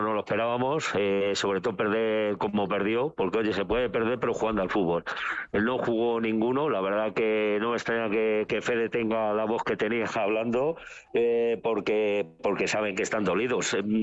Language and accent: Spanish; Villar del Olmo, Community of Madrid, Spain; desde aquí quiero mandar un saludo, si me permitís, a mi pueblo, a Villar del Olmo